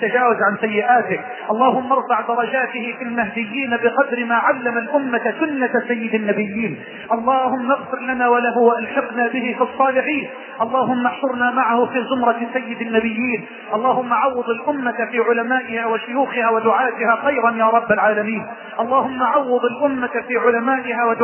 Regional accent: Egypt

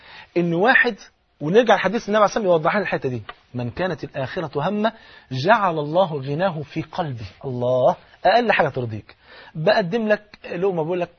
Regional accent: Egypt; زي بيقولوا كده المثل البلد عندنا في مصر

